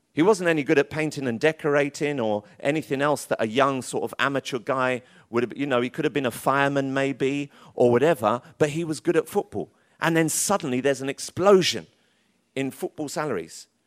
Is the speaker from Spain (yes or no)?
no; Tottenham, London, United Kingdom; Trust me, I'm from Tottenham. That's how we roll.